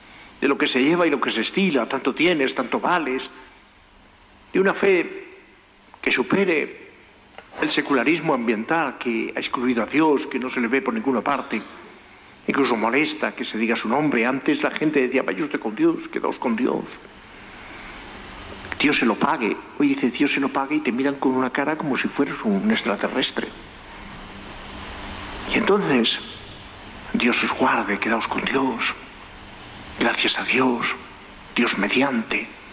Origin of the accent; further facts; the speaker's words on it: Extremadura, Spain; me acordaba la primera vez que en el colegio escuché de un maestro gallego en mi pueblo extremeño